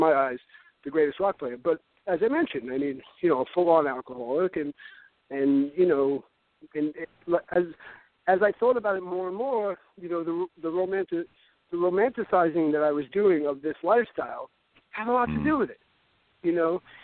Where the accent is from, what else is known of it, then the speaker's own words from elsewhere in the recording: Brooklyn, New York, United States; I grew up in Brooklyn. I'm Italian. I grew up in Brooklyn